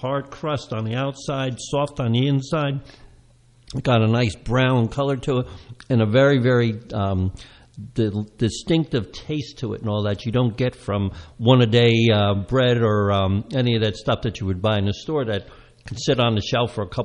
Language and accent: English; Cokesbury, United States; When I was growing up in Cokesbury, I used to work on a farm, the Sutton's farm there